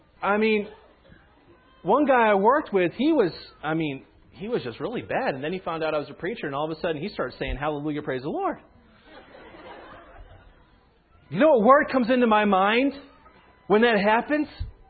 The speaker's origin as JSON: {"language": "English", "region": "Florida", "country": "United States", "lives_now": "Ohio, United States", "said": "And I always tell them I'm from Florida, and they always say, well, what are you doing in Northeast Ohio?"}